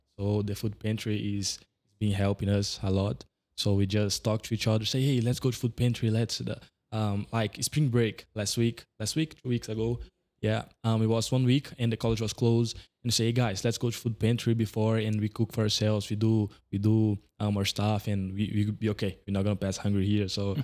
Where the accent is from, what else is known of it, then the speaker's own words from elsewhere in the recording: Brazil; moved away; Yeah, I'm from Brazil.